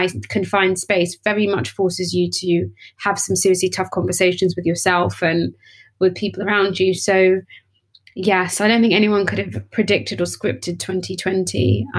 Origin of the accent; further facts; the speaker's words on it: Cambridge, East of England, United Kingdom; I'm a British-born Ghanaian who was born and raised in Cambridge, and I am the middle of three girls, so I have two sisters. And I grew up in Cambridge